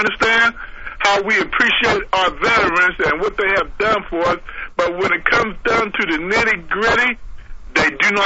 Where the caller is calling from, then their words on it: Uniontown, Pennsylvania, United States; I'm from Uniontown, Pennsylvania.